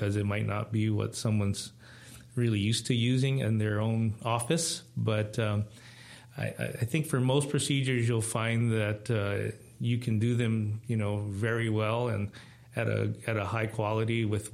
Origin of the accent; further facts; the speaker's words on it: Honolulu, Hawaii, United States; moved away as an adult; I was born and raised on Oahu in Honolulu till I was 18, and I went off to college.